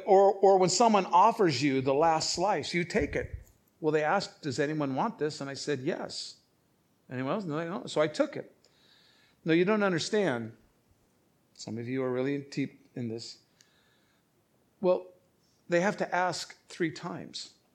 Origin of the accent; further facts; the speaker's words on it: Chicago, Illinois, United States; born there; also born or lived in California; I'm a Midwest boy. I was born in Chicago. I started out in Chicago. I'm a Midwest kid all the way. I did time out in California.